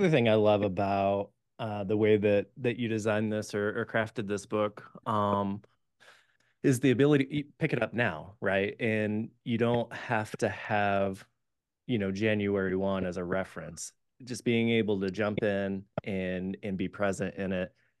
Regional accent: Texas, United States; at least in my experience with prayer growing up in Texas

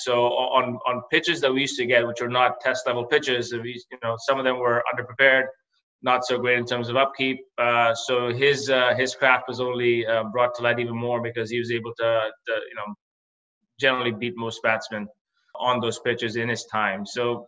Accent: India; moved away; So growing up in India, I was always the keeper.

